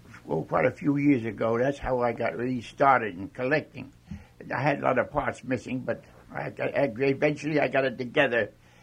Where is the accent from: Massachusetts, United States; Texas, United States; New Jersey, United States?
New Jersey, United States; Bloomfield; from Bloomfield, New Jersey, living in the town of Bloomfield for over 90 years. Hmm. So I'm not the type that moves around very often.